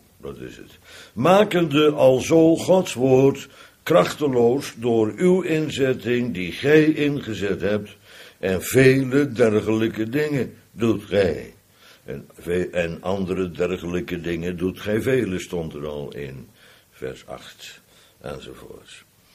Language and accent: Dutch; Netherlands; Daarom zijn wij Nederlanders goed in het belasting ontduiken. Niet omdat we zo'n rot volk zijn, maar omdat we zo'n rot belastingssysteem hebben.